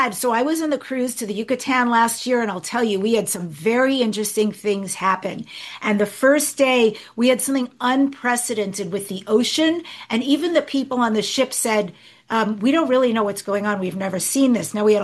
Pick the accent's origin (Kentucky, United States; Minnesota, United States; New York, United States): New York, United States; And you know, you remind me of home. I grew up in New York, and I feel like going, hey